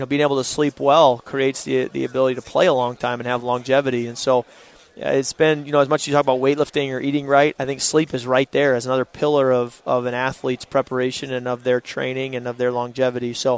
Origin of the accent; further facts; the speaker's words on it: Michigan, United States; You know, when I was in elementary school, I was growing up in Michigan, and he was quarterback in the University of Michigan.